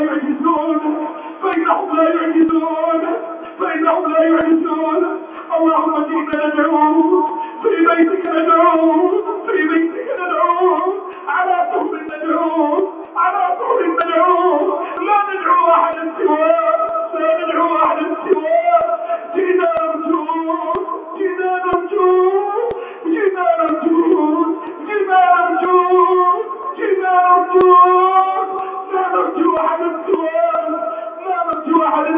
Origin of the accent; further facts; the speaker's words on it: Egypt; اللهم احفظ بلدنا مصر،